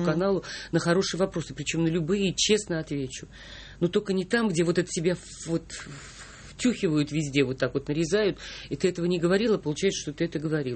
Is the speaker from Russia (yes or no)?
yes; Saint Petersburg, Russia; Я из Питера.